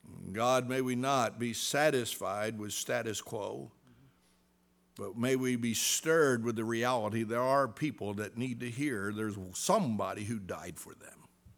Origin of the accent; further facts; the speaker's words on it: Salem, New Jersey, United States; the church I grew up in Salem, New Jersey, Baptist Church, they didn't tell me how to be saved, but they taught me the Bible stories when I was a kid.